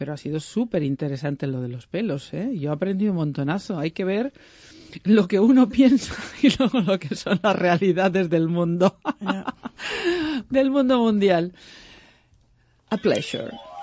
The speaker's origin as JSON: {"language": "Spanish", "region": "Valencian Community", "country": "Spain", "said": "Yo que soy valenciana, prim pum."}